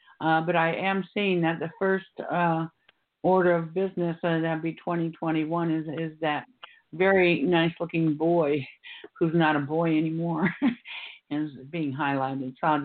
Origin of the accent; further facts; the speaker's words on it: Ohio, United States; You know, I'm originally from Ohio, and I recognize, you know, like there's a lot of green foliage, and it reminds you of the place you came from